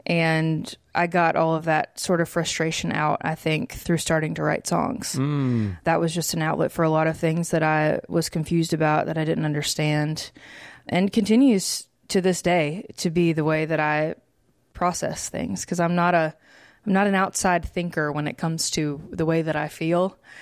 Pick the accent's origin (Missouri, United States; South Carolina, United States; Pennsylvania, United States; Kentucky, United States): South Carolina, United States; Walterboro; because I grew up in Waltsboro, which is about 45 minutes kind of southwest of Charleston. And that was where my mom's from, where my grandparents lived.